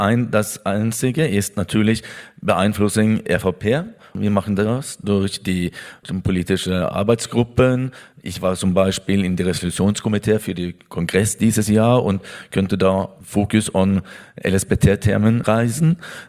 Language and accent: German; Norway; German is a second language; ich bin Norweger.